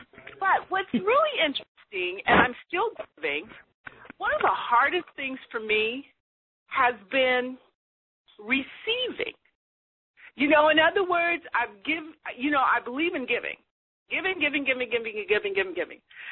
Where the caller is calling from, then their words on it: California, United States; I'm calling from the Bay Area instead of Sacramento.